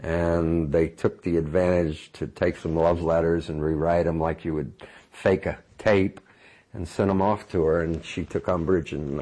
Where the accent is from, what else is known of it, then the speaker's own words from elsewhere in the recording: Missouri, United States; And, you know, show me, and I'm from Missouri, you got to show me a picture of it coming, and I'll buy it.